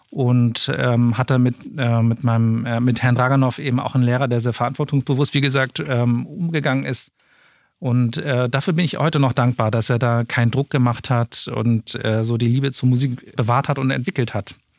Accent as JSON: {"language": "German", "region": "Hamburg", "country": "Germany", "said": "ich komme ja aus Hamburg und hatte da das Glück"}